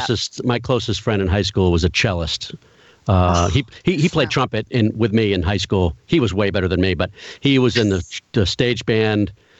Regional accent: Medfield, Massachusetts, United States; we talked earlier today in our pre-call that I grew up in Medfield. By the way, there was a Corning Glass in Medfield growing up.

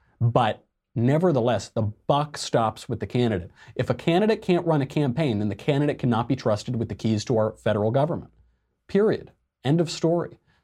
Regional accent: Arizona, United States; my home state of Arizona

